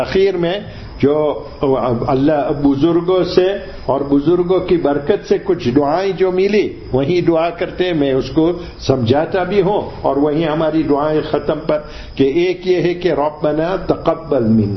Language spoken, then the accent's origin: Urdu; India; moved away; اور جب میں ہندوستان سے آیا